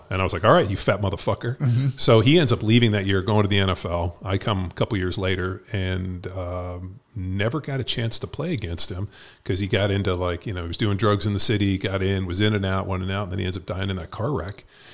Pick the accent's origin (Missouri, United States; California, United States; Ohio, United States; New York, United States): California, United States; Palos Verdes; No, I grew up in Palos Verdes.